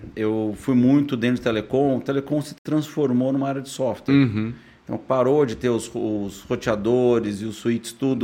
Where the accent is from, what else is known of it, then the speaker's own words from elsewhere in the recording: Campinas, São Paulo, Brazil; Sou daqui, sou natural aqui de Campinas.